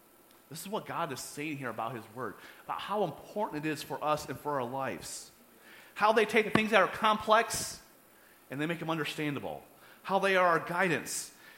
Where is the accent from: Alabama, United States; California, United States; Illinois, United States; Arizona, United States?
Illinois, United States; Rockford; And where I grew up here in the Rockford area, I grew up on the north side of town, kind of in the country area at that point in time.